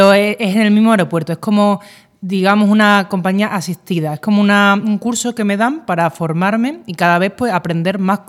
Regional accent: Málaga, Andalusia, Spain; now in Madrid, Spain; yo soy una chica muy normalita, que vengo de Málaga, llevo 3 años más o menos en Madrid.

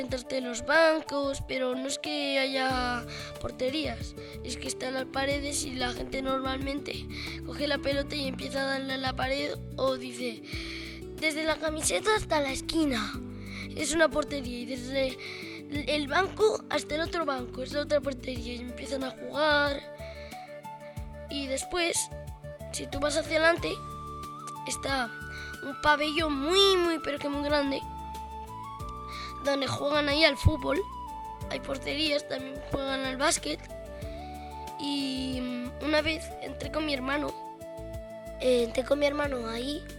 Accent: Mazarambroz, Castilla-La Mancha, Spain; mi pueblo está ubicado en Toledo, la Castilla-La Mancha, y el pueblo se llama Mazarambroz. Una cosa curiosa de mi pueblo es que tiene tres pueblos, son tres pueblos, y forman un triángulo los tres.

